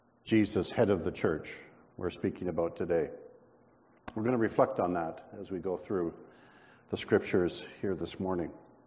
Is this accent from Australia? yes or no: no; Winnipeg, Manitoba, Canada; Now, I'm from Winnipeg, but not at 3 in the morning in the dark.